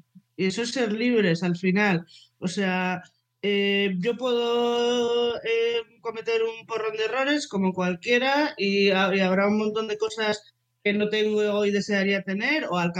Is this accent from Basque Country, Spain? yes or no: yes; Bilbao, Basque Country, Spain; pues soy de Bilbao, pues nos la pasábamos leyendo en un muro de piedra mirando al mar